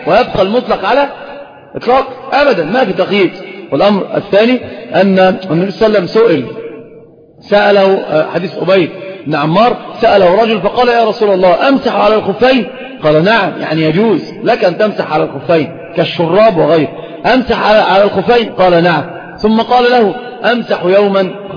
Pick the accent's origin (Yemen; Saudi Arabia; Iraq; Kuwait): Saudi Arabia; والخف ظاهر عندنا في السعودية